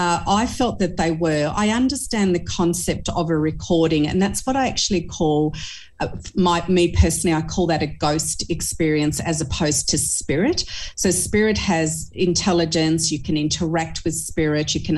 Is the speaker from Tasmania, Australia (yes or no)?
yes; Hobart, Tasmania, Australia; So I grew up in Hobart, and Hobart, of course, was a colony very early in the piece.